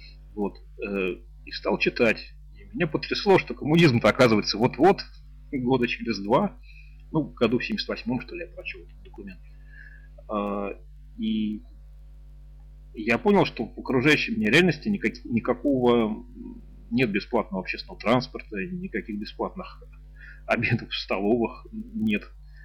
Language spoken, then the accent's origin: Russian; Moscow, Russia; я родился и вырос в Москве